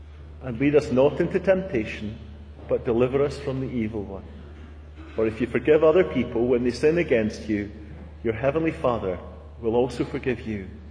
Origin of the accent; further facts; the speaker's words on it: Falkirk, Scotland, United Kingdom; He came from my hometown of Falkirk.